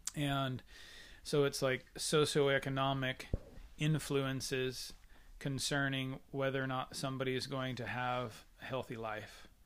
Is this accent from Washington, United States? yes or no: yes; Rochester, Washington, United States; white Protestant male growing up in Rochester, Washington